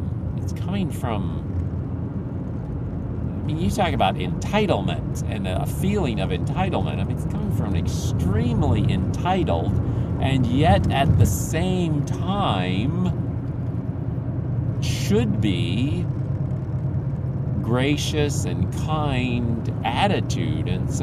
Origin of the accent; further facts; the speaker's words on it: Philippines; now in United States; I grew up in the Philippines, and we were doing these trips back and forth with, you know, 4 or 5 years on, 1 year, 1 or 2 years back, 4 or 5 years on.